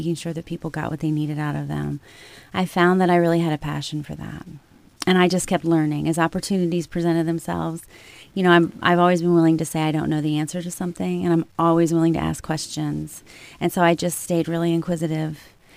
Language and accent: English; Ashland, Ohio, United States; During that year, I was at Ashland University, which is my hometown, Ashland, Ohio.